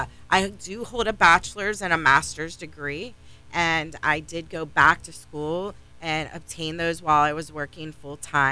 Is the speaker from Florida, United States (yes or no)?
yes; Merritt Island, Florida, United States; I am from Merritt Island. I grew up in Merritt Island. I moved there when I was a young girl, and I attended school there.